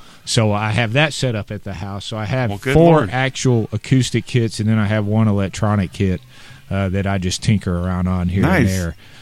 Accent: St. Petersburg, Florida, United States; born there; I was born in St. Petersburg, Florida.

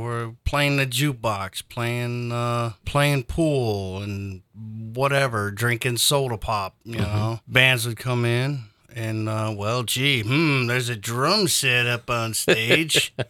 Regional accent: Detroit, Michigan, United States; Born and raised in Detroit. You know, played in the clubs back in the 80s there.

